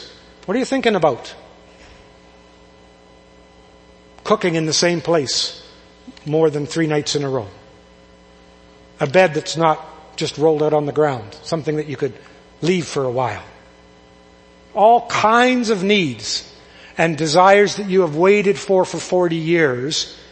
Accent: Coaldale, Alberta, Canada; Because growing up in Coaldale, I was in a church that was primarily farmers. Probably 90% of those folks were farmers.

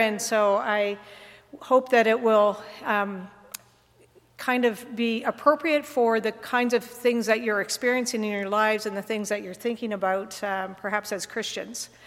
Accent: Fredericton, New Brunswick, Canada; I am originally from Fredericton, so it always is coming home when I come back to Fredericton.

